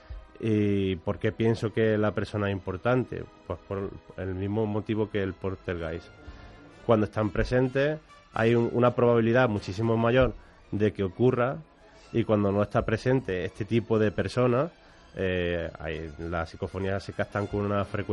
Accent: Andalusia, Spain; Pues vamos a ver, yo vengo de Andalucía.

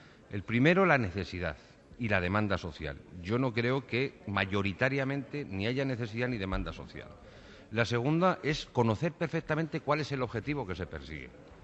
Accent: Salamanca, Castile and León, Spain; 36 años, ni más ni menos. Sí. ¿No? Pero yo lo que querría... estaba en Salamanca, mi tierra, ¿no? Era muy joven y, bueno, la verdad es que lo recuerdo con nostalgia. Estaba estudiando.

